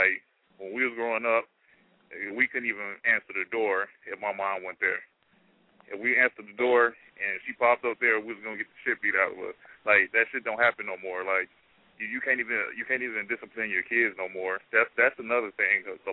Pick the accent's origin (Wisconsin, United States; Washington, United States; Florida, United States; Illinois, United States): Wisconsin, United States; Milwaukee; I'm from Milltown, 26, Lisbon and Vine. That's my block.